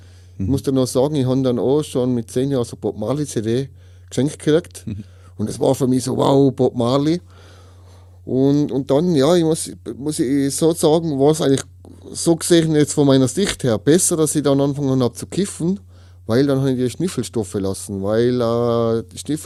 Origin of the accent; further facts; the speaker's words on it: Tyrol, Austria; ich komme aus Tirol, 36 Jahre alt.